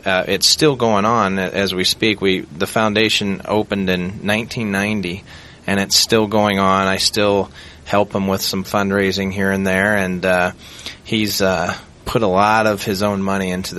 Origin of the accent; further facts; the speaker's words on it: Danville, Illinois, United States; Well, I grew up in Danville and graduated high school in 88 and went over to U of I and graduated there in 92.